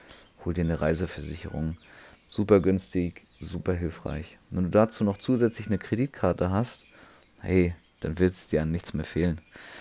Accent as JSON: {"language": "German", "country": "Germany", "said": "Ach ja, ich bin Deutscher. Ich komme fast überall rein, so blöd es klingt."}